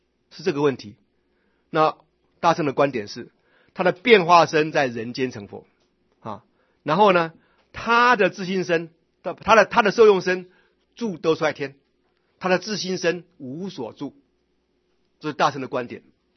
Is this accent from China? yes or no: no; Taiwan; 你那是一堆三波身体，我们台湾人叫做三波身体